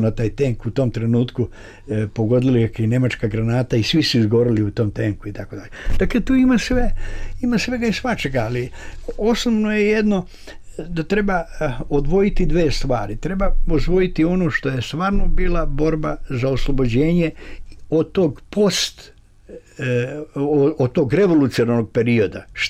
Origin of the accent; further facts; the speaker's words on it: Slovac, Šumadija and Western Serbia, Serbia; A ja sam u tom trenutku bio u svom selu, ja sam iz Slovca kod Valjeva, to je 70 km od Valjeva.